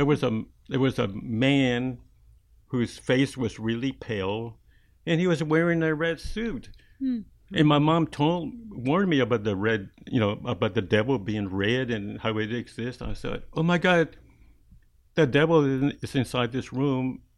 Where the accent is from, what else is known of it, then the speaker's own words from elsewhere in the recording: Post, Texas, United States; When I was growing up in Post, Texas, that's, you know, near Lubbock